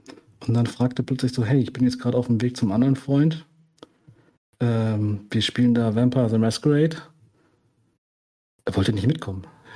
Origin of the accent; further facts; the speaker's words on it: Remscheid, North Rhine-Westphalia, Germany; now in Heidelberg, Germany; Arbeite an einem Biotechnologieunternehmen in Heidelberg, komme ursprünglich aus Remscheid, aus dem Bergischen Land, bin irgendwann nach München fürs Studium gezogen und dann bin ich meiner jetzigen Frau hinterhergezogen in die Kurpfalz